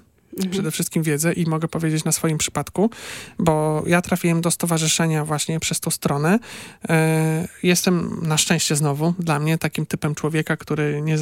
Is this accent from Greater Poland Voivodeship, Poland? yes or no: no; Subcarpathian Voivodeship, Poland; now in Gdańsk, Poland; bo ja przyjechałem do Gdańska właśnie z Podkarpacia.